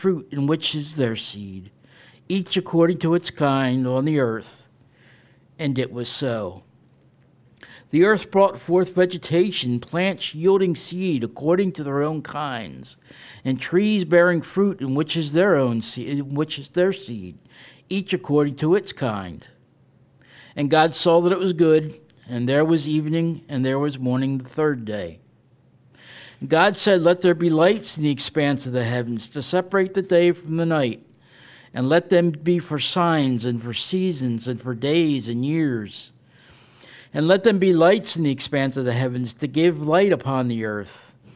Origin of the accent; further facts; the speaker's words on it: Northeast, United States; Some ways a typical South Texas winter day. Much better than the winter days I was accustomed to growing up in the Northeast.